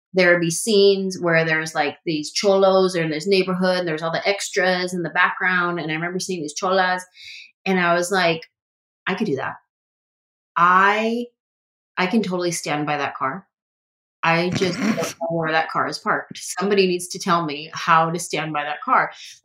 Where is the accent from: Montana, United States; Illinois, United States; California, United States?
California, United States; San Jose; where's a talent agency in San Francisco? Because I was from San Jose.